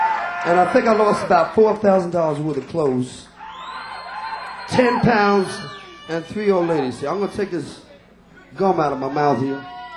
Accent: New York, United States; Hey, I'm from New York, I don't know nothing.

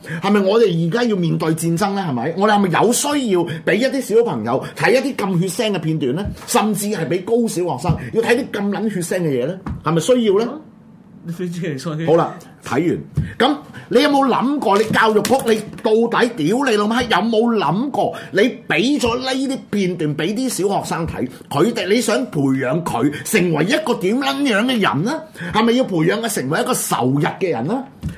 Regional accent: China; 但係認識南京大屠殺係作為我哋中國人嘅應該嘅必然嘅責任嚟嘅

